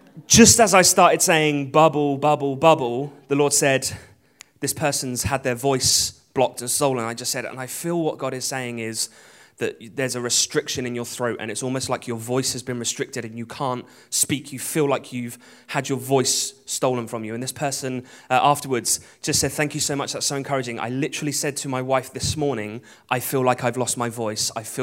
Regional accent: United Kingdom; because I'm very British

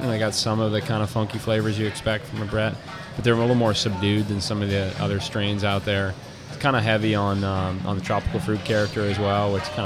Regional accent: Vermont, United States; Yeah, I grew up in Vermont and you know, on a small farm, and ended up going to college in Maine at a small college called Bates College.

